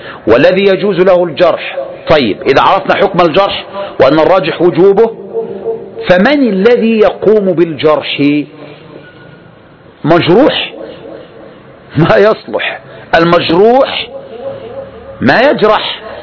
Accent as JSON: {"language": "Arabic", "country": "Saudi Arabia", "said": "في بلادنا المملكة العربية السعودية"}